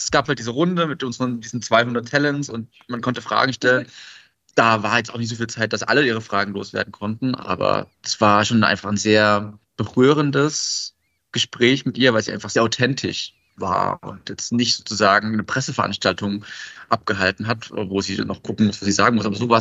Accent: Pirna, Saxony, Germany; Und ich komme aus Pirna, das haben Sie schon gesagt, es ist halt eine kleine Stadt, da gibt es nicht so viel mit Filmen.

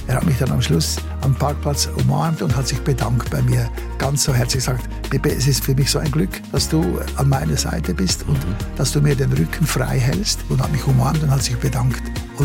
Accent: Switzerland; Bei uns in der Schweiz heißt das Speuzknebel.

